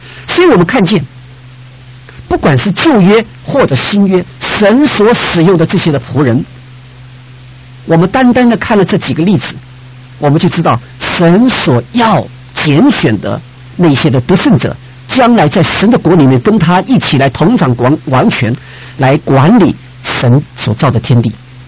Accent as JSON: {"language": "Chinese", "country": "China", "said": "也就是我们中国人古话常说的尽己之心为之忠"}